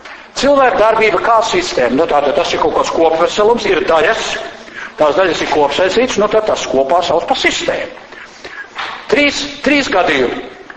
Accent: Valmiera, Valmiera Municipality, Latvia; Es arī atceros, es atbraucu no Pāķiem, no Valmieras, vai ne?

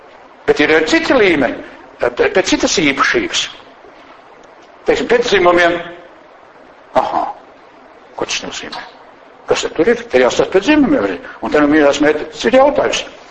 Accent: Vidzeme, Latvia; vismaz man tur tādī manā dzimtajā pusē augšā, ziemeļvidzemē

